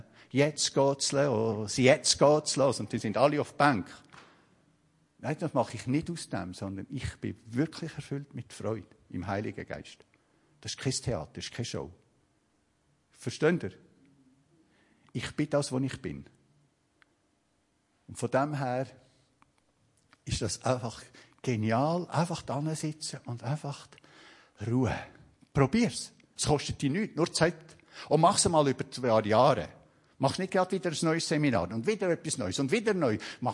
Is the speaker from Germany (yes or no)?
no; Switzerland; weil ich bin von der Schweiz gekommen, weißt du, von Käse und Honig.